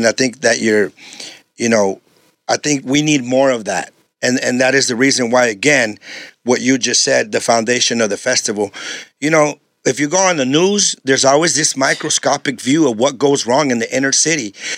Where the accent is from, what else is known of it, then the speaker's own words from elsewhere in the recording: San Diego, California, United States; Yeah, I grew up in San Diego, you know, but every school that I went to every school because I got kicked out of all the schools.